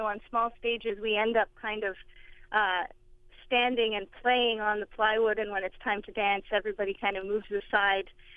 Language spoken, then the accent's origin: English; Ontario, Canada; So yes, I am from Canada. More specifically, I'm from a region that's called the Ottawa Valley in Ontario, and I was raised on that fiddle tradition.